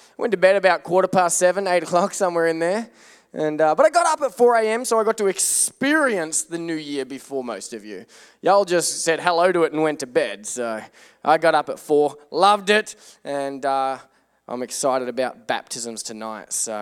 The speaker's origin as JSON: {"language": "English", "country": "Australia", "said": "I'm Australian and we speak different than you."}